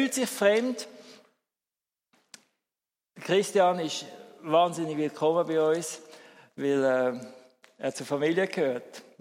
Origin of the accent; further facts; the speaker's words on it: Switzerland; Was findest du das Sonderlichste an uns Schweizer?